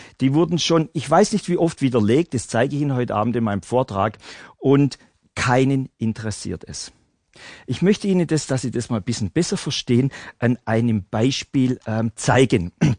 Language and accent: German; Baden-Württemberg, Germany; man hört es schon in meiner Sprache. Ich weiß, wir sind nicht die beliebtesten, aber ich komme trotzdem aus dem Schwabenland.